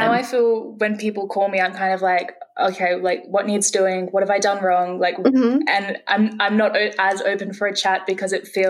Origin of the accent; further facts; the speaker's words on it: Brisbane, Queensland, Australia; also born or lived in Sydney; I was born in Sydney, and then I moved up to Brisbane, which is in Queensland, when I was in like the second grade. So for people who don't know me, I say Sydney because it sounds a bit more cool, but I'd probably say I'm from Brisbane.